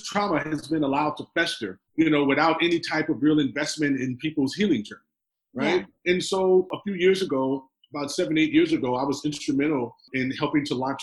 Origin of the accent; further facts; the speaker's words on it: Watts, California, United States; I grew up in the Jordan Housing Projects in Watts